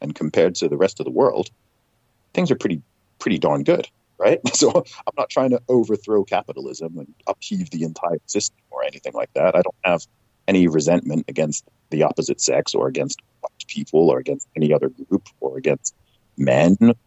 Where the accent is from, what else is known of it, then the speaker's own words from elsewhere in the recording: Saudi Arabia; accent: American; spent 19 years in Saudi Arabia and had a lot of influence from the US as well, which is why my accent is how it is, because, you know, my teachers, lots of my friends and stuff when I was in Saudi were American.